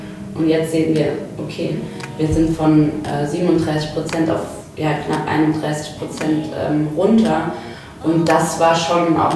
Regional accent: Saarbrücken, Saarland, Germany; Und ich bin aus Saarbrücken. Saarbrücken ist eine sehr stark sozialdemokratisch geprägte Stadt.

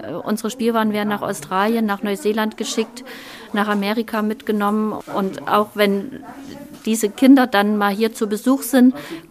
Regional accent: Saxony, Germany; Ich stamme aus dem Erzgebirge

